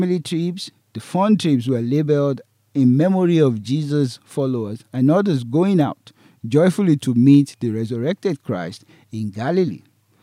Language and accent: English; Ibadan, Oyo, Nigeria; the biggest part of Easter for family fun in my hometown, Ibadan, Nigeria, was Easter Monday.